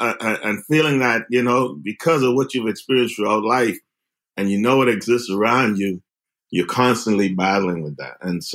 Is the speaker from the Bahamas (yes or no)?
yes; Bahamas; For years of growing up in the Bahamas, around predominantly Black and indigenous people of color, it's still, there was a place of colonialism, right?